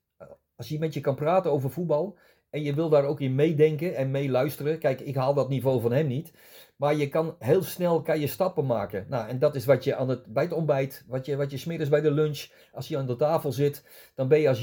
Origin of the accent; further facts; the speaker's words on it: Utrecht, Netherlands; Kijk, ik kom gewoon als jochie uit Utrecht van de straat.